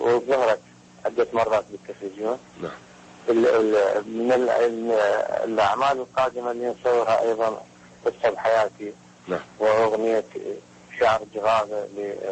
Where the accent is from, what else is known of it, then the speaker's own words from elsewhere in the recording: Iraq; تعرف عن التصوير عندنا بالعراق صعب